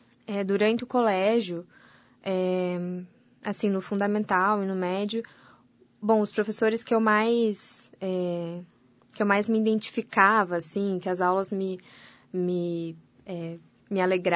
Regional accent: União da Vitória, Paraná, Brazil; Bom, sou natural aqui de União da Vitória, cresci aqui.

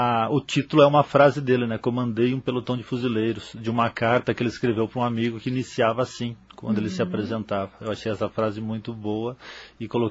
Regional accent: Foz do Iguaçu, Paraná, Brazil; Eu vim para cá muito criança. Então eu sou de Paranavaí por nascimento. Mas cresci toda a minha existência aqui nas Gêmeas do Iguaçu.

